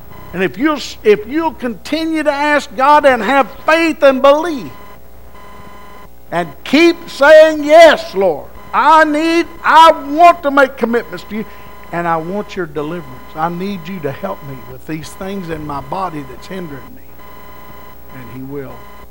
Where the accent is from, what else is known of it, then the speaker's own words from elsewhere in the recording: Oklahoma, United States; That's just how I was raised in Oklahoma.